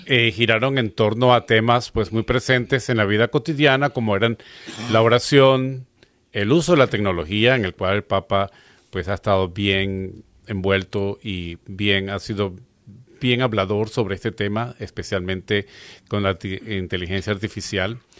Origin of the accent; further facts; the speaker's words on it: Venezuela; now in United States; yo por ejemplo que soy de Venezuela, cuando trabajaba en la pastoral juvenil